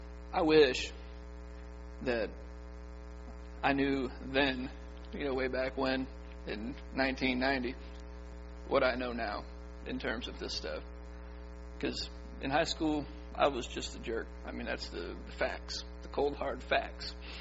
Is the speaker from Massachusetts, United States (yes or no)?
no; New York, United States; also born or lived in Louisiana; You know, I'm the guy from New York and Louisiana.